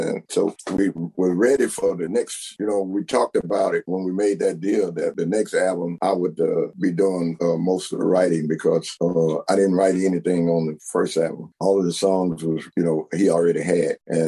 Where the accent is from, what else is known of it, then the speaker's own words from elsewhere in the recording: Bernice, Louisiana, United States; They wanted to come to my hometown, come to Bernice where I was staying.